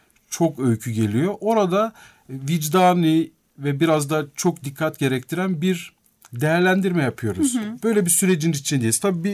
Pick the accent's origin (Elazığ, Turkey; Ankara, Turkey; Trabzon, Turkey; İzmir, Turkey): Trabzon, Turkey; Of; Uğurlu köyünde, orada doğdum ben. 15 yıl orada büyüdüm, yaşadım.